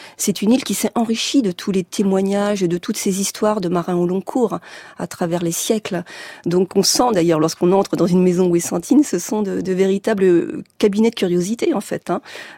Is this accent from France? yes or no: yes; Rennes, Brittany, France; Bien que mes origines soient bretonnes, nord-finistériennes, malgré tout, je suis née et j'ai grandi à Rennes, donc dans une autre Bretagne.